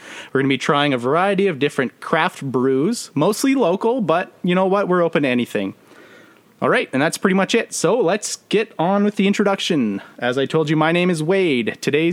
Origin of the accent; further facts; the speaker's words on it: Canada; as a Canadian